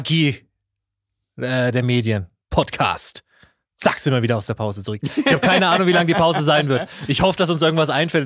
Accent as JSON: {"language": "German", "town": "Nuremberg", "region": "Bavaria", "country": "Germany", "said": "als Nürnberger habe ich das Recht, so zu spotten."}